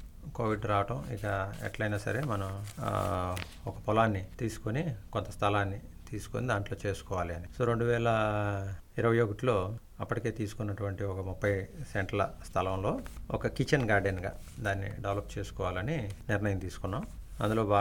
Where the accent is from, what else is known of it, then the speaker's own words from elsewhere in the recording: Namburu, Andhra Pradesh, India; మాది గుంటూరు జిల్లా పెదకాకాని మండలం నంబూరు గ్రామం.